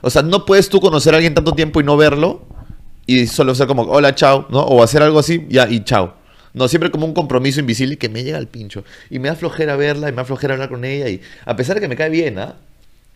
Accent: Peru; yo como peruano no sé.

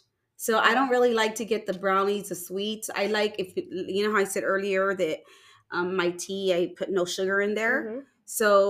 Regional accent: Texas, United States; I know when a lot of people right away know I'm from Texas, or, you know I have some type of connection there because I say y'all.

